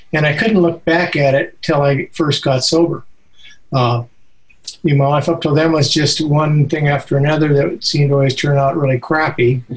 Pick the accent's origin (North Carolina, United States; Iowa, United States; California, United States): California, United States; Los Angeles; We moved to from Los Angeles. We used to live on 60th and Crenshaw in LA there, and we moved down to the beach in the 1950s and went to school there.